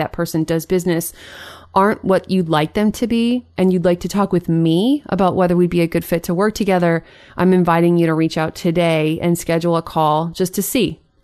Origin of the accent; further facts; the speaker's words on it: San Jose, California, United States; I even have clients here in my hometown of San Jose, California